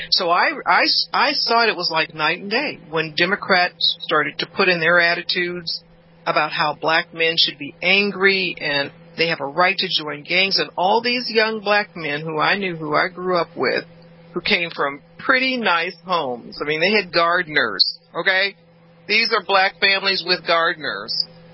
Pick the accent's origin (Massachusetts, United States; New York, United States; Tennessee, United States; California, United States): California, United States; Los Angeles; Listen, I grew up in South Central.